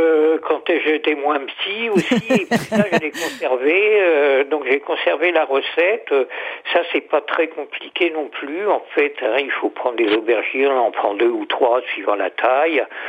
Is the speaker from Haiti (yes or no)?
no; Clermont-Ferrand, Auvergne-Rhône-Alpes, France; born there; Alors, moi, je suis né à Clermont-Ferrand.